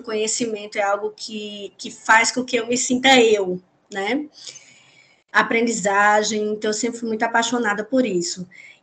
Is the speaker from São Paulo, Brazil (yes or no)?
no; João Pessoa, Paraíba, Brazil; eu sou aqui de João Pessoa, na Paraíba. Fiz o curso de psicologia aqui no Centro Universitário de João Pessoa, UNIP, né, onde atualmente eu sou docente há 13 anos